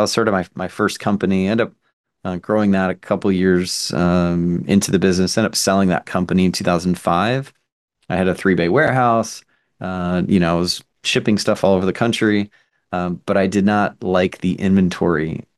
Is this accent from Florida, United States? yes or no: yes; Boynton Beach, Florida, United States; So I was born in South Florida, so a town called Boynton Beach. I live in a town called Delray Beach. But yeah, born and raised.